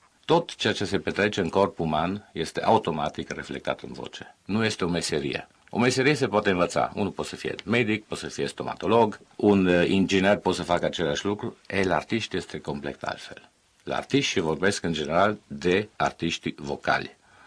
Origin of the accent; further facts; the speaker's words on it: Timișoara, Timiș County, Romania; Viena, eu de la Viena la Timișoara, dar ce este cel mai important în această legătură, faptul că suntem timișoreni amândoi.